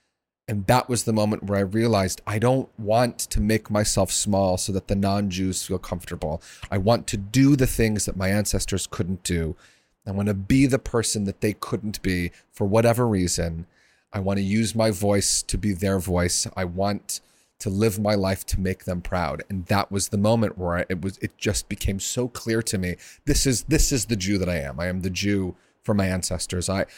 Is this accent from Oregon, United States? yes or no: no; Ann Arbor, Michigan, United States; now in New York, United States; I often say that I'm very proud to have been raised in Ann Arbor. I love my hometown. But New York is my home. I'm a New Yorker who was born in Michigan.